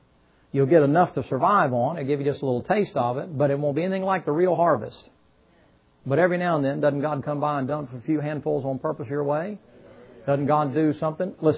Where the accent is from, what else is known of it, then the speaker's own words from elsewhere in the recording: the South, United States; especially here in the South. I'm a Southerner.